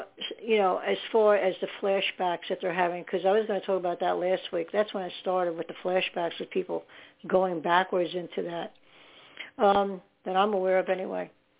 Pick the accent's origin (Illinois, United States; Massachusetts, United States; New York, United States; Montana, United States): New York, United States; Staten Island; also born or lived in Pearl River, New York; I was born in Pearl River, New York, and there was a nice lake up there. And then we moved to Staten Island a little after that, not long after, and that was horrific.